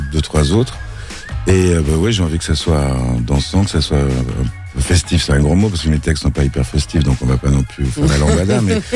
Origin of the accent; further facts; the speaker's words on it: Villefranche-sur-Saône, Auvergne-Rhône-Alpes, France; Oui, moi je viens de Villefranche-sur-Saône, il n'y a pas trop de circuits, pas trop de trucs.